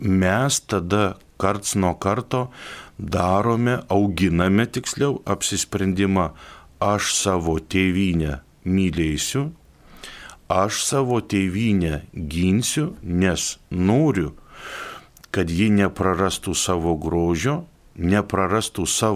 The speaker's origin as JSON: {"language": "Lithuanian", "town": "Rokai", "region": "Kaunas County", "country": "Lithuania", "tie": "born or raised there", "said": "Man nuskilo kaip aklai vištai grūdas, kad aš gimiau Rokuose, kad aš galėjau augti prie Jėsios skardžių tokių įspūdingų"}